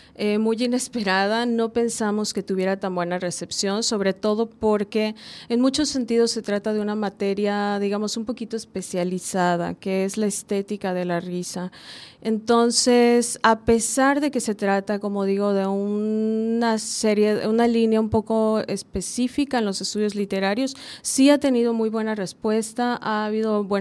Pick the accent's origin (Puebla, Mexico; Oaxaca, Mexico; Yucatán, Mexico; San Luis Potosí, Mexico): Yucatán, Mexico; Mérida; Sí, bueno, todas somos de aquí, de Mérida, Yucatán